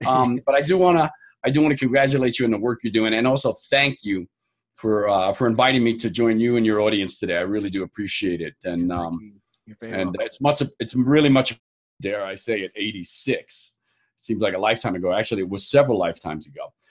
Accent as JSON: {"language": "English", "region": "New York", "country": "United States", "tie": "born or raised there", "said": "And New York is beautiful. I love it. I go back often as much as possible. It's my hometown."}